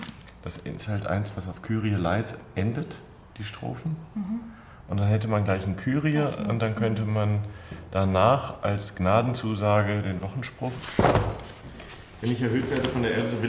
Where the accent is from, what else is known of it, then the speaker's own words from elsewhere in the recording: Goslar, Lower Saxony, Germany; also born or lived in Bad Harzburg; Ich bin geboren in Bad Harzburg, aufgewachsen in Goslar, in der Braunschweigischen Landeskirche. Eigentlich ein ganz unkirchliches Elternhaus. Bin der zweite Sohn